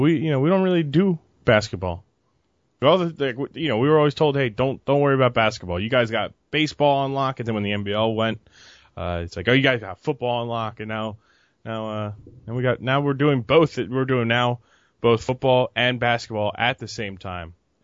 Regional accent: Philadelphia, Pennsylvania, United States; And I love that my hometown Philadelphia has a team.

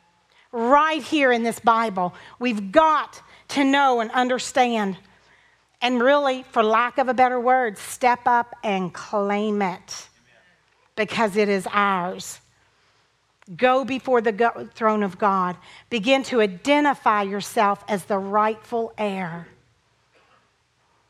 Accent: Owensboro, Kentucky, United States; this hotel in Owensboro, which is my hometown. And Owensboro, Kentucky.

